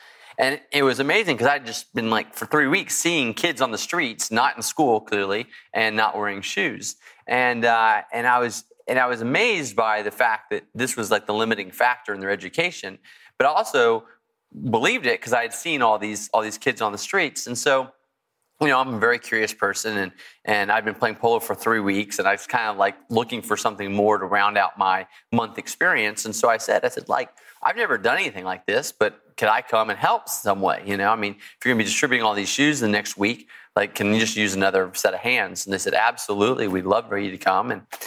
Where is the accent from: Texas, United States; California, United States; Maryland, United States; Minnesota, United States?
Texas, United States; I grew up in Texas, had ridden horses before.